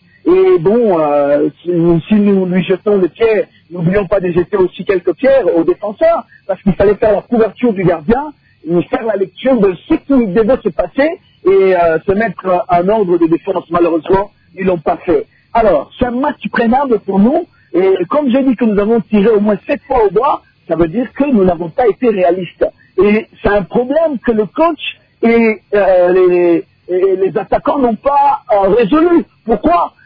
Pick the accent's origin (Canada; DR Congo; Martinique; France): DR Congo; chez nous au Congo